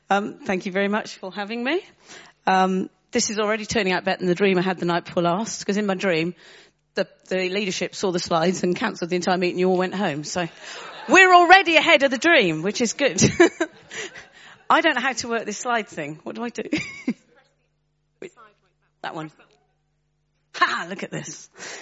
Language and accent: English; South West England, United Kingdom; born there; now in Maidenhead, United Kingdom; I was born in Somerset. Now I've lived in Maidenhead for over 30 years.